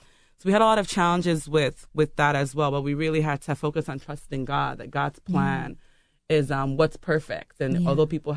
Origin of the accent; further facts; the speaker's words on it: Nigeria; now in United States; my cultural background being Nigerian, being West African, I grew up in Nigeria. So I only moved to the United States to go to school.